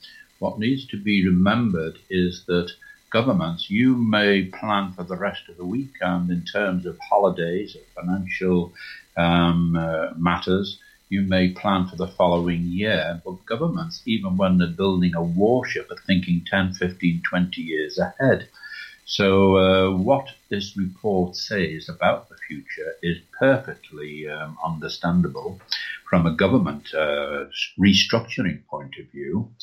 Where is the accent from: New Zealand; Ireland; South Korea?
Ireland; Now, I'm not talking as an Irishman who is anti-English or anything like that.